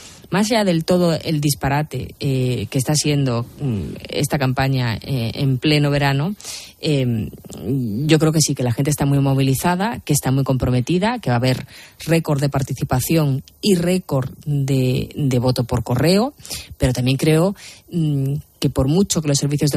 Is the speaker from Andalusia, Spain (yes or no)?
yes; Andalusia, Spain; en mi tierra, en Andalucía